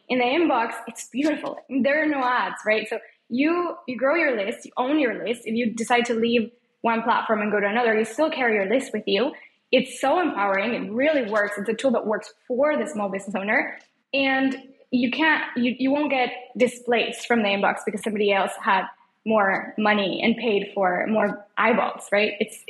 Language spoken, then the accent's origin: English; Mexico; And as you know, I grew up in Mexico. So I grew up going to a corner shop that was mom and pop owned, right?